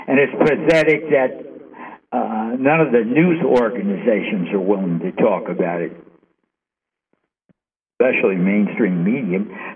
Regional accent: New York, United States; because I am from New York, and in New York we talk very, very fast, because the pace of life here is very, very fast, and for us it's normal.

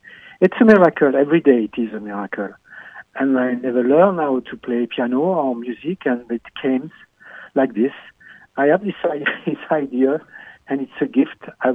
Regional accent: Besançon, Bourgogne-Franche-Comté, France; also born or lived in Burgundy; I was born in France, in Burgundy, and I grew up in Besançon. It's a beautiful town in France where Victor Hugo, the Miserable, and so many other celebrities were born.

